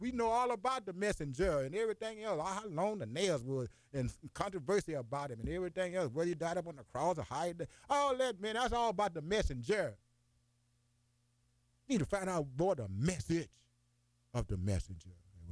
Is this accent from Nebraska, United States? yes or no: no; Bunker, Louisiana, United States; I'm from Bunker, Louisiana. You know, we started off in Houston, but I moved back home here for work to do something here, and that's be a blessing to my community, especially our children.